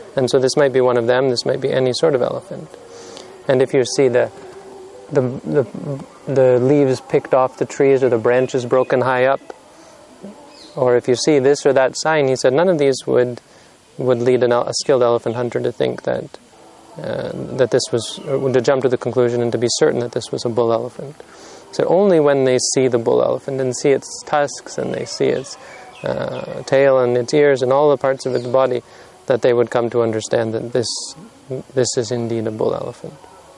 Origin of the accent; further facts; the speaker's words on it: Canada; "Hello, where are you from?" I said, "I'm from Canada."